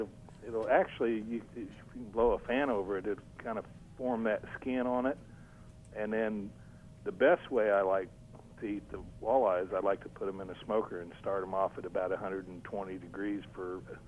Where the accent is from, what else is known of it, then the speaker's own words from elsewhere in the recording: Kansas City, United States; I come from the Kansas City area and everything is major barbecue.